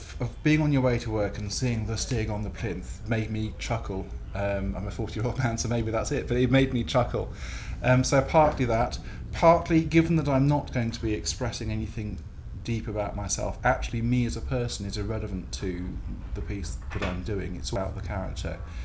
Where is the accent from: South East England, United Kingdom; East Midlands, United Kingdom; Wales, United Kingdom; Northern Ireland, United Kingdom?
South East England, United Kingdom; Maidenhead; I'm 40 years old. I'm from Maidenhead.